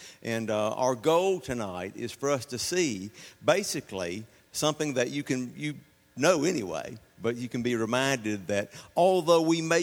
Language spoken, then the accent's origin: English; Mobile, Alabama, United States; I'm from Mobile. Most of y'all know that.